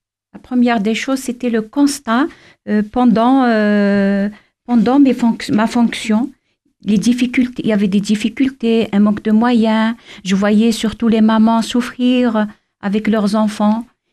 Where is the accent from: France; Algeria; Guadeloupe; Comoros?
Algeria; Je suis kinésithérapeute retraitée dans mon pays d'origine qui est l'Algérie.